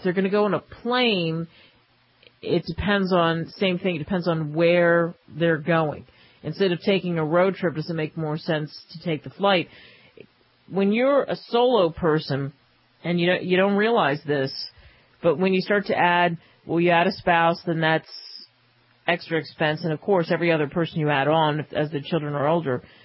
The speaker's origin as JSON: {"language": "English", "region": "Northeast", "country": "United States"}